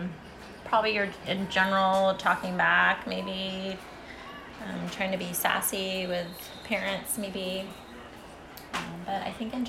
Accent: Corning, California, United States; I grew up in Corning, California. It's a very small town, maybe 5,000 people.

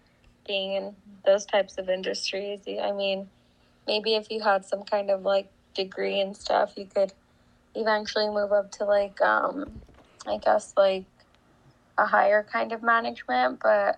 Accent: El Paso, Texas, United States; I'm 22 years old. I'm in the hospitality industry, and I was born and raised in El Paso, Texas.

